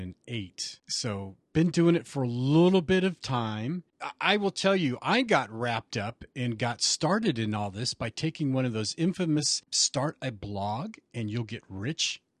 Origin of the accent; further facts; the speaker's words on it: California, United States; I'm from Central California. So we're both Californiites.